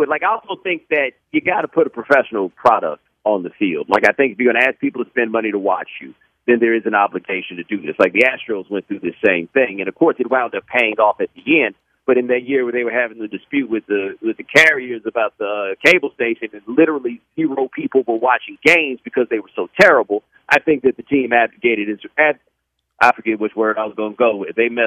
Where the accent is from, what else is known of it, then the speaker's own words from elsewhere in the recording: Houston, Texas, United States; Like, you know, I grew up in Houston in the time of the Oilers